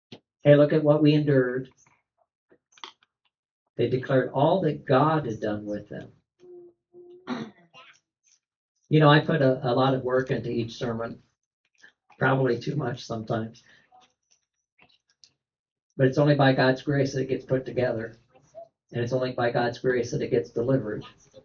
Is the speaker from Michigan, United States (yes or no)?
no; Kentucky, United States; There's a reason why I have somebody else do the scripture reading, because I grew up in Kentucky, right? I don't know how to say things.